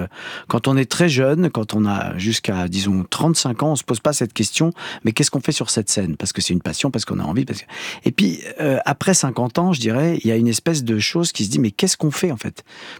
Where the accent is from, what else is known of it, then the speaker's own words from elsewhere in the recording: Grand Est, France; moved away; J'ai dit « bah, en fait, moi, j'ai grandi dans les Vosges. »